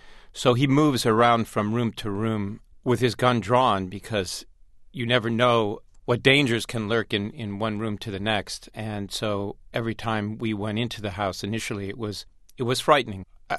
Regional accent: United States; It's my home. I'm an American.

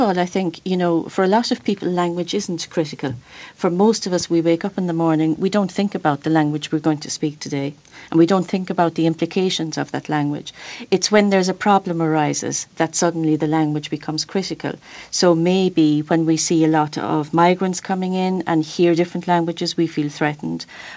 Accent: Ireland; But another example would be my home country, Ireland.

